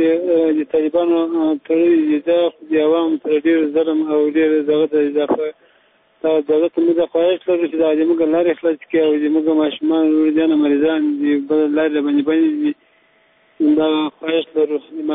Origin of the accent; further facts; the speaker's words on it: Ghormach, Badghis, Afghanistan; زه د بادغیس د ولایت یم، د غورمایسته ولسوالۍ.